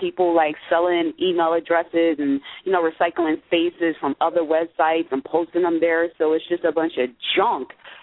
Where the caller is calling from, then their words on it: Philadelphia, Pennsylvania, United States; Currently, I'm calling from Philadelphia.